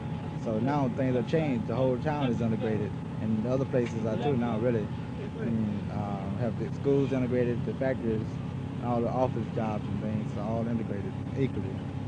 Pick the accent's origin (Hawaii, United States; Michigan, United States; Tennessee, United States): Tennessee, United States; now in Memphis, United States; Yeah, I mean, right now I live in Memphis, but my original home is Fayette County, Tennessee